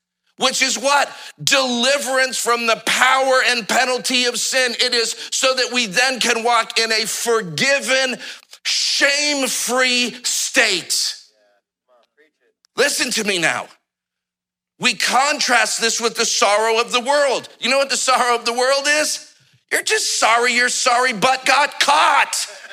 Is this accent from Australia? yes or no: no; Nashville, Tennessee, United States; I'm from Nashville, that's what we say, wallow.